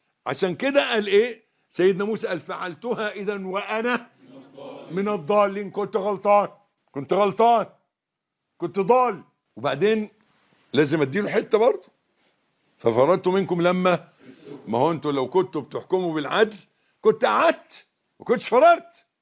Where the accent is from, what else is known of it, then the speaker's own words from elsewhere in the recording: Egypt; إحنا برضو إحنا مصريين زي بعض